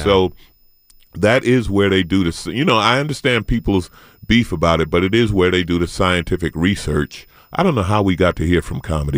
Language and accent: English; Queens, New York, United States; In Queens. I grew up in St. Albans. I didn't know I grew up in the hood until … mentioned it in a song.